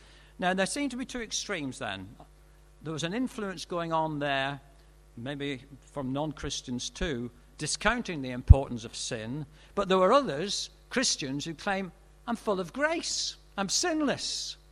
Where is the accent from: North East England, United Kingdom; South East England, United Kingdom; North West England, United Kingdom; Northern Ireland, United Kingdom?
Northern Ireland, United Kingdom; I was brought up in Northern Ireland